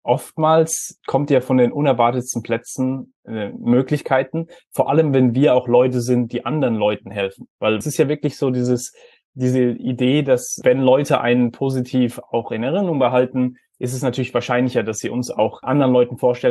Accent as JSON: {"language": "German", "country": "Germany", "tie": "born or raised there", "said": "ich bin ja auch in Deutschland aufgewachsen"}